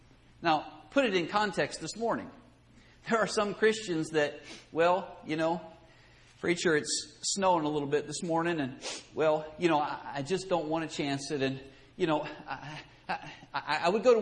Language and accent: English; Pennsylvania, United States; I grew up in Pennsylvania. And in Pennsylvania, I don't know how it is here in Virginia.